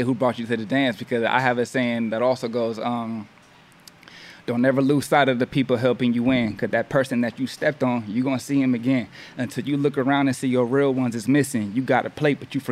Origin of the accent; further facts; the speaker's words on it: Inglewood, California, United States; growing up in Inglewood, my pops is from New York, though.